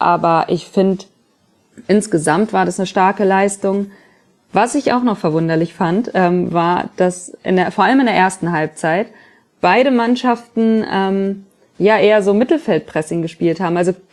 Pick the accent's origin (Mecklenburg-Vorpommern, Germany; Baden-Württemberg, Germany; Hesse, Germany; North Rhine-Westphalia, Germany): Hesse, Germany; Frankfurt; Ja, man spricht aus Erfahrung als Frankfurter, aber dazu dann vielleicht später.